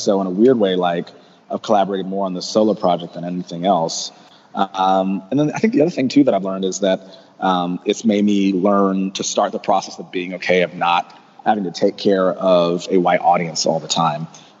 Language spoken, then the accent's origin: English; Atlanta, Georgia, United States; I'm from Atlanta, yeah.